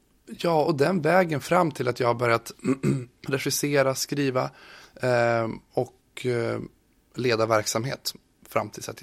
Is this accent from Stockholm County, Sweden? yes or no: no; Långsele, Västernorrland County, Sweden; also born or lived in Nordingrå; Men sen när jag var 7 år så flyttade vi till Långsele utanför Sollefteå, så det är där jag är uppväxt.